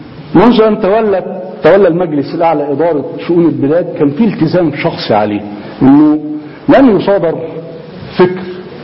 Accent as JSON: {"language": "Arabic", "country": "Egypt", "said": "انا كمواطن مصري كأب"}